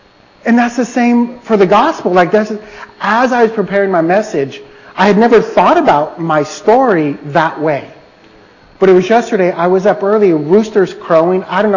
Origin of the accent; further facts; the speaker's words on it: Salt Lake City, Utah, United States; But yeah, like John mentioned, I am from Salt Lake City, Utah.